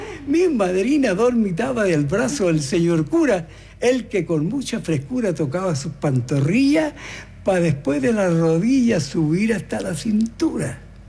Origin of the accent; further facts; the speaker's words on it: Curacaví, Santiago Metropolitan, Chile; born there; les puedo contar que yo nací allá en Curacaví para un 18 de septiembre.